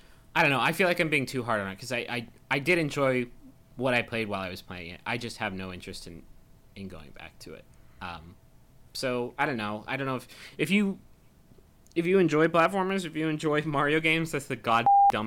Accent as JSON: {"language": "English", "region": "Texas", "country": "United States", "said": "I told them I was from Texas, and they asked me if I had jumped the fence."}